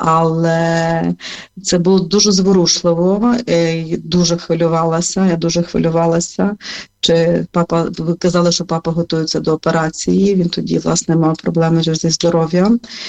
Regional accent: Lviv, Lviv Oblast, Ukraine; коли я, наприклад, сказала, що я зі Львова

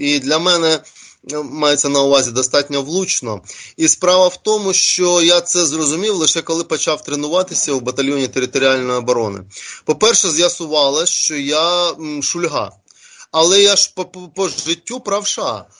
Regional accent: Donbas, Ukraine; переїжджати на мій рідний Донбас.

